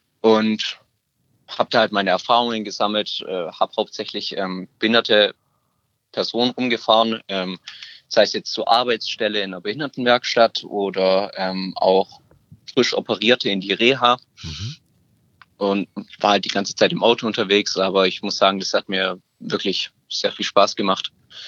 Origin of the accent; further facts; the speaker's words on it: Stuttgart, Baden-Württemberg, Germany; ich bin 20 Jahre alt, ich komme aus Stuttgart.